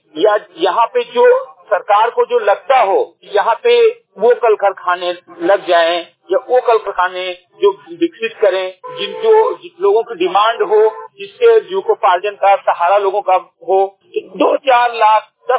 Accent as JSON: {"language": "Hindi", "town": "Mihinpurwa", "region": "Uttar Pradesh", "country": "India", "tie": "born or raised there", "said": "ग्राम सभा से मेरी विकास खंड मेनपुरा जनपद बहराइच का मूल निवासी हूँ"}